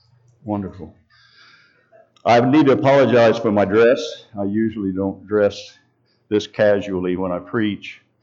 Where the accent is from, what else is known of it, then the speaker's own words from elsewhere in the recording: Bartlesville, Oklahoma, United States; She was raised in First Baptist Church, Bartlesville, Oklahoma, a great church. And I was raised in the First Nazarene Church, some blocks away from that church, the Baptist Church.